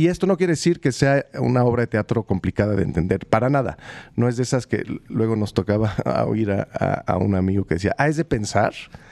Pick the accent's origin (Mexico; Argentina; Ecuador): Mexico; a todos los mexicanos que vivimos hoy nos conmueve